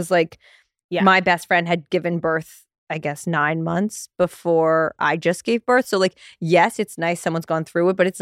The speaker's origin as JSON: {"language": "English", "region": "New Jersey", "country": "United States", "said": "I didn't really have to because I'm from New Jersey."}